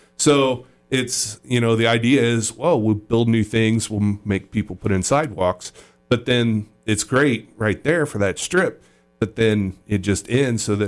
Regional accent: Farley, Indiana, United States; and I grew up in Farley. I lived on Eleanor in Farley.

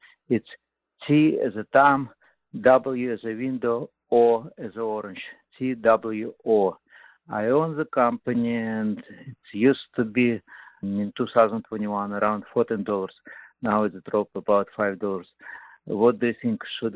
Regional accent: California, United States; I am from Silicon Valley.

